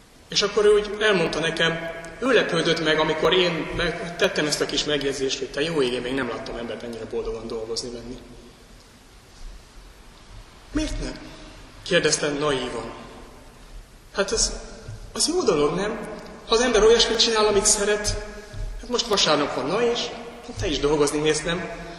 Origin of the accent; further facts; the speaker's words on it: Pomáz, Pest, Hungary; ott álltam szülővárosom Pomáz vasútállomásán